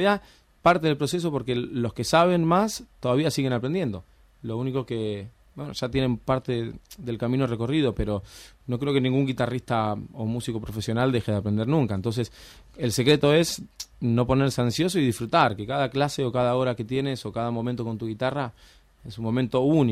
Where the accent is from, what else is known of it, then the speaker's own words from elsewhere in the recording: Buenos Aires, Argentina; la música que yo crecí escuchando en mi adolescencia y en mi infancia en Buenos Aires